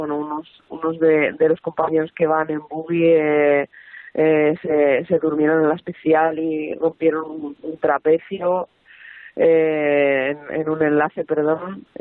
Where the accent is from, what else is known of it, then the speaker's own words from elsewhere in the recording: Zamora, Castile and León, Spain; Zamorana.